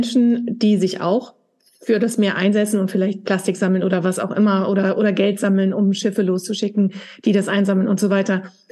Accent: Schleswig-Holstein, Germany; ich komme ja aus Schleswig-Holstein

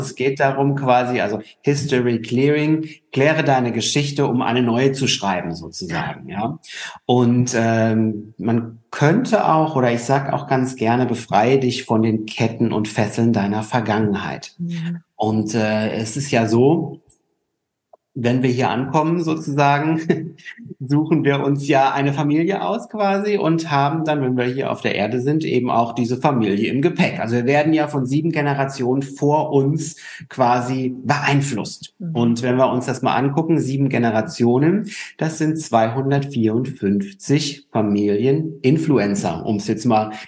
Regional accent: Rhineland-Palatinate, Germany; born there; also born or lived in Spain; now in Düsseldorf, Germany; Ich arbeite als Mentalcoach und Business Trainer, komme aus Düsseldorf, bin gebürtig aus der Pfalz und irgendwann mal über Umwege, also über Spanien nach Düsseldorf gekommen

